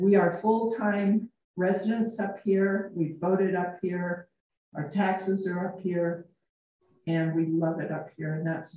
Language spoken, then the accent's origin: English; Holladay, Utah, United States; now in Boulder, United States; I was born and raised here in Utah, originally in Holiday, Utah, and I've been in Boulder since 2019.